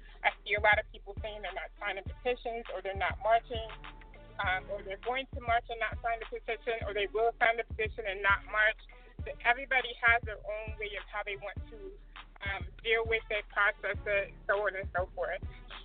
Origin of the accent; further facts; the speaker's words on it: Killeen, Texas, United States; I want to commend and shout out a group from my hometown, Killeen, where I was raised